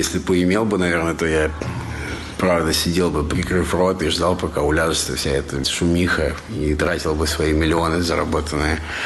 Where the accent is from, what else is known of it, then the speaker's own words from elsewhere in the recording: Moscow, Russia; мы москвичи